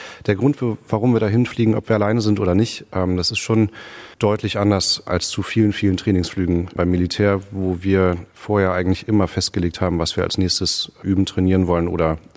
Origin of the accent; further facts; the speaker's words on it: Hamburg, Germany; Ich bin in Hamburg aufgewachsen, von daher mag ich plattes Land mit Wasser in der Nähe.